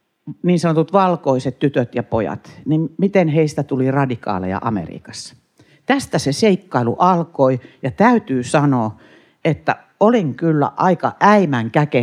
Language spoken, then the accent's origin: Finnish; Ostrobothnia, Finland; mähän olen kuitenkin kotoisin tuolta Pohjanlahden rannikolta